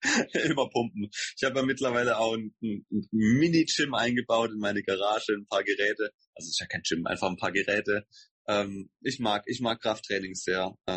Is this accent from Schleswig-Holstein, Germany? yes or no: no; Haslach, Baden-Württemberg, Germany; von meinem Lieblingsdöner in Haslach, in meiner Heimatstadt